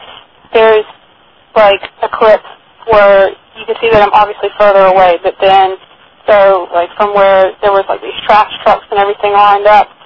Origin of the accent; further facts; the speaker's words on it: the South, United States; Sorry, I'm from the South. I don't sound like a Yankee.